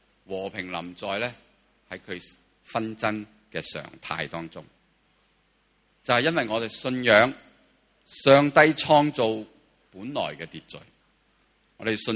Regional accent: Hong Kong; 让中环这个价值不再占领我们香港人的核心价值

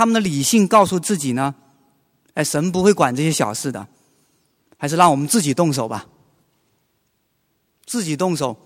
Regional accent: Jinggangshan, Jiangxi, China; 以前呢，我带了一群香港的中学生呢，回我乡下井冈山体验生活。

